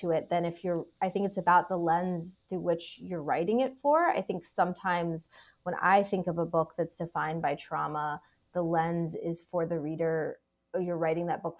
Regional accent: Wyoming, Ohio, United States; also born or lived in Clifton, Cincinnati; And I was born in Clifton, but I did not grow up there. I spent most until eighth grade, I lived in a small town that is actually separate from Cincinnati, but basically in Cincinnati. It's almost like a suburb. It's called Wyoming, Ohio.

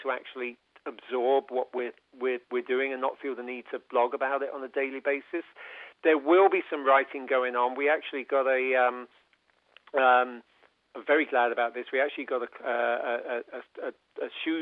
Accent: United Kingdom; growing up in Britain

